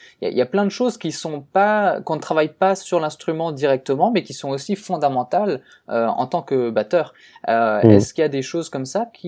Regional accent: Strasbourg, Grand Est, France; qui est à Strasbourg, là d'où je viens

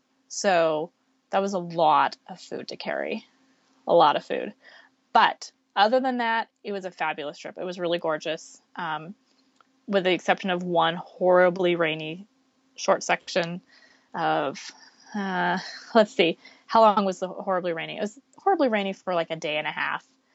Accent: Boise, Idaho, United States; also born or lived in Everett; I was actually born in Everett, but my parents moved with me to Boise when I was about 3. And I was in Boise until I was 20.

